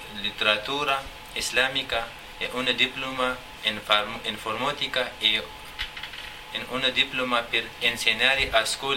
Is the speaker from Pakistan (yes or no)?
yes; Pakistan; Italian is a second language; moved away as an adult; now in Italy; Vengo da Pakistan, vivo in una regione all'incanto. Fini tra Pakistan e Afghanistan ci sono molti problemi